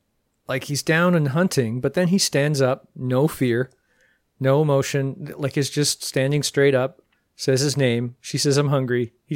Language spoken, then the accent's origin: English; England, United Kingdom; we're both English, so of course we're going to have schoolboys.